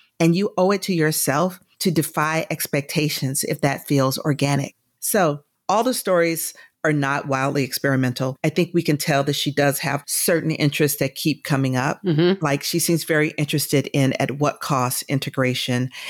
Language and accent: English; Atlanta, Georgia, United States; You know, I'm from Atlanta. I am a Georgia peach. And when I was earlier in my career, I moved to New York because I felt like that's where publishing was.